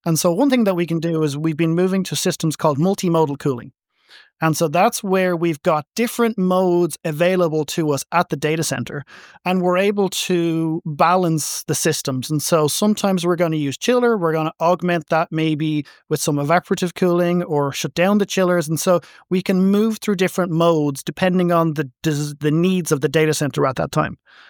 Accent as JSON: {"language": "English", "country": "Ireland", "said": "I'm from Ireland and it's a relatively temperate climate."}